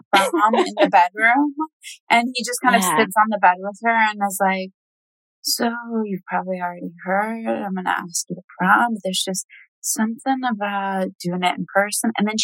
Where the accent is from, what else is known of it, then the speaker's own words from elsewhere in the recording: Tennessee, United States; because growing up in Tennessee